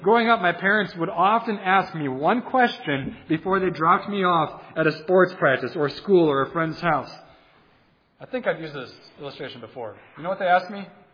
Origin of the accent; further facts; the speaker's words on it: Wisconsin, United States; The glory of the Packers or the, I'm from Wisconsin, remember? The Brewers.